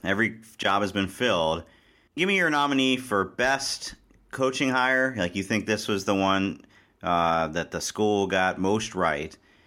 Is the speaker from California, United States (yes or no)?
no; Cincinnati, Ohio, United States; I grew up in Cincinnati, but I wasn't like a huge UC football fan.